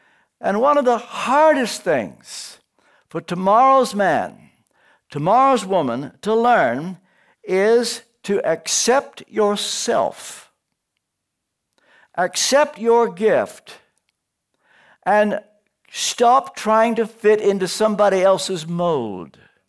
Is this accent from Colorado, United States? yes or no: no; Kentucky, United States; moved away as an adult; I come from the hills of Kentucky. You couldn't appreciate all that means. I can tell you this much. I grew up in Kentucky in the days when there were 48 states.